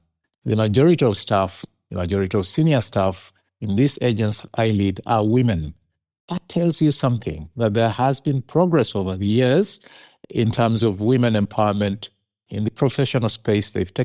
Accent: Uganda; born there; I was born in Uganda. I was born in poverty, around poverty.

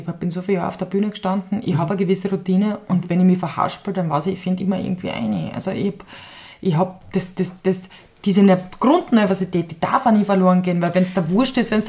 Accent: Graz, Styria, Austria; Ich bin Graz aufgewachsen, ich bin Grazerin, ich habe dort studiert, ich bin dort zur Schule gegangen, ich habe sehr viele Freundschaften dort.

